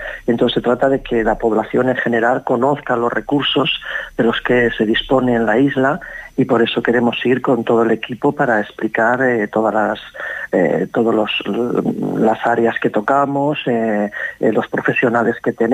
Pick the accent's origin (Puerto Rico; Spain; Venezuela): Spain; Bilbao, Basque Country; volví hace poquito de mi tierra, de Bilbao, que fui a buscar un poco de fresco